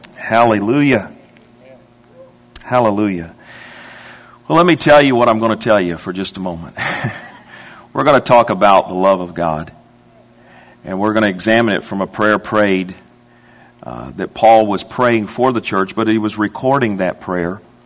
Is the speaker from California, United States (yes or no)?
no; Immokalee, Florida, United States; and we're from Southwest Florida, and fourth or fifth generation Floridians down in a big metropolis called Immokalee.